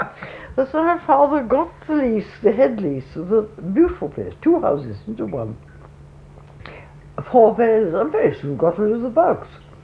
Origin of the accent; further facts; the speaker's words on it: Brixton, London, United Kingdom; born there; In 1884, they lived in Brixton. I was born in Brixton in 1887.